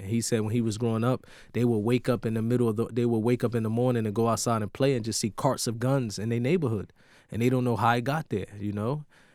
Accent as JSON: {"language": "English", "town": "Newark", "region": "New Jersey", "country": "United States", "tie": "born or raised there", "also_born_or_lived": "Irvington, United States", "said": "In Newark, New Jersey, Irvington, New Jersey."}